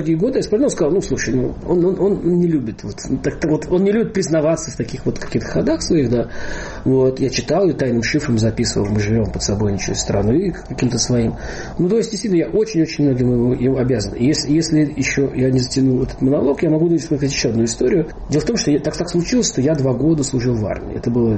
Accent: Moscow, Russia; also born or lived in Tuapse; Я родился в Туапсе. И в возрасте один там месяц или меньше был перевезен уже в Москву.

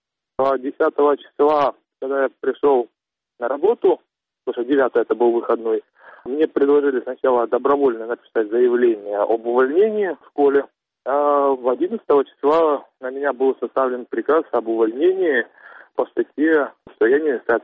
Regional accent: Crimea, Ukraine; Я родился в Крыму, я жил в Крыму. Крым – это мой дом, и я не понимаю, почему я должен отсюда уезжать, даже если сюда пришла Россия. Это моя родина

